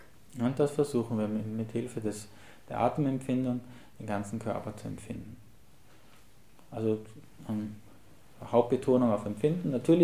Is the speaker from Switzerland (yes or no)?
no; Vienna, Austria; ich komme aus Wien, wisst ihr schon